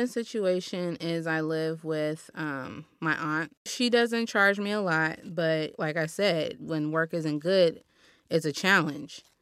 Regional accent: Los Angeles, California, United States; I was born and raised here in South Los Angeles. I'm 29. I left home when I was like 17 to go to culinary school.

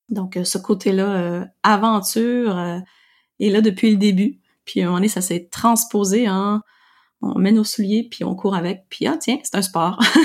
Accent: Quebec, Canada; du haut de mes 40 ans, je suis québécoise, pure laine canadienne.

